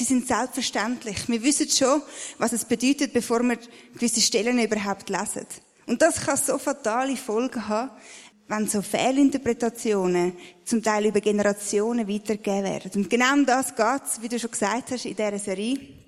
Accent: Basel-Stadt, Switzerland; accent: Basel German; Baseldeutsch, für die, was gar nicht geht, meinen Dialekt zu ertragen.

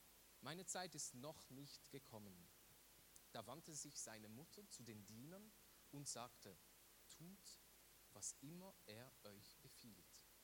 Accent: Valais, Switzerland; Das ist bei mir ganz schlimm, ich bin Walliser.

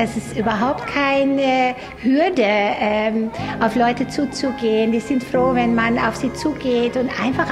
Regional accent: Netherlands; German is a second language; moved away as an adult; now in Germany; ich bin Holländerin, wohne aber seit fast 33 Jahren in Deutschland

